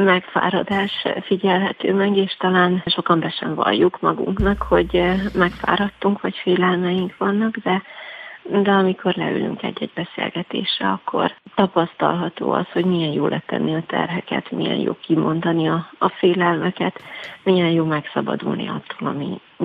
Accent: Zakarpattia Oblast, Ukraine; ott, ahol élek, ahol felnőttem, Kárpátalja az én otthonom

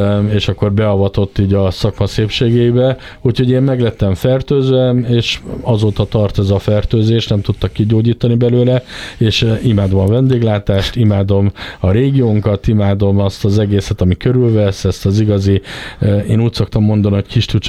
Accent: Somogy, Hungary; a Balatonon nőttem föl, tehát egy éves koromban költöztünk a szüleimmel a Balaton mellé, és azóta ott élek.

